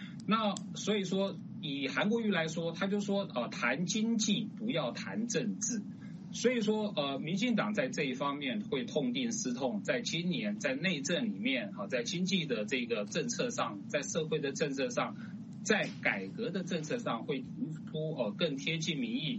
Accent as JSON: {"language": "Chinese", "country": "Taiwan", "said": "我们台湾人在这边呢自己在这边自我虐待。"}